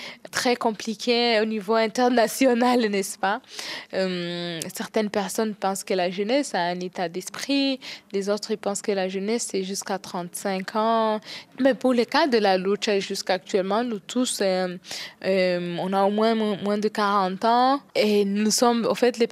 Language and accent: French; DR Congo; Nous nous battons parce que nous sommes des Congolais et que nous aimons notre pays.